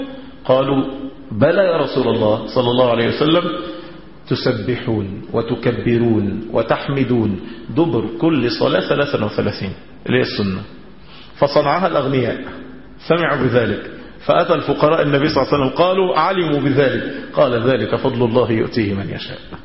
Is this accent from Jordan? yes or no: no; Heliopolis, Cairo Governorate, Egypt; انا من مصر الجديده